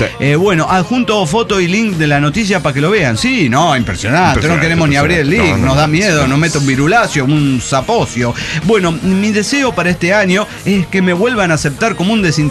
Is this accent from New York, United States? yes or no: no; Dallas, Texas, United States; en realidad soy de cerca de Dallas, Texas